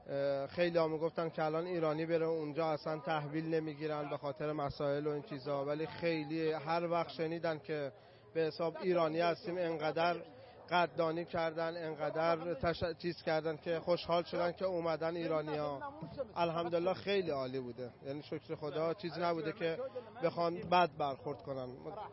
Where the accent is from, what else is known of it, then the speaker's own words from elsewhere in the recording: Kashan, Isfahan, Iran; ما اهل کاشان